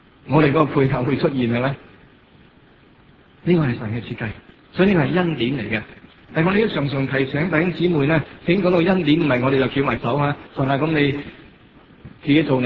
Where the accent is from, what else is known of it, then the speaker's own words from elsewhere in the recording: China; 你又不是我们中国人呢，我用中用个筷子来拉